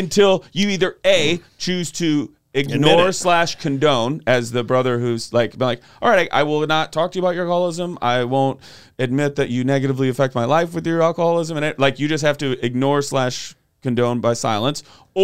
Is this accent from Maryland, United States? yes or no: no; Belvidere, Illinois, United States; I grew up in Belvedere, Illinois, which I am sure Daniel knows is about 35 miles northeast of Rochelle.